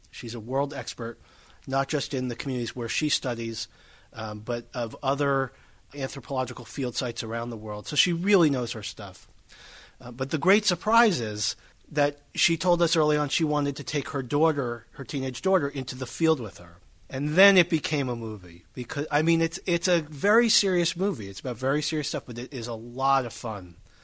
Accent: United States; I mean, I come from the United States.

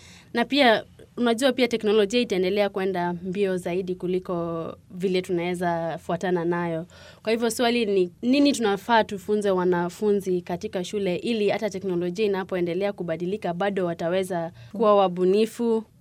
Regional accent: Kenya; hata kutoka kwa nchi kama yenye nimetoka Kenya

